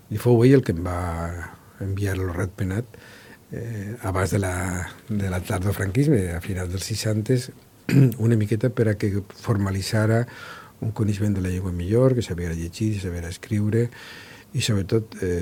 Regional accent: Rocafort, Valencian Community, Spain; born there; vaig néixer a Rocafort l'any 49, ja per tant soc major

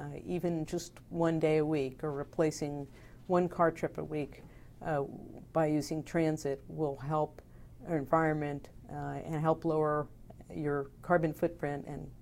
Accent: California, United States; And I'm from California, and we just voted for high-speed rail

